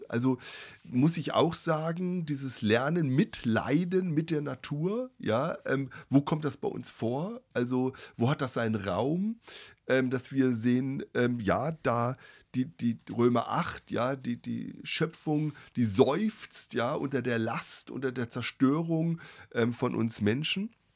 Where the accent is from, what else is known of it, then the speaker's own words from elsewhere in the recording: Adelshofen, Germany; ich bin ja im Dorf aufgewachsen, Adelshofen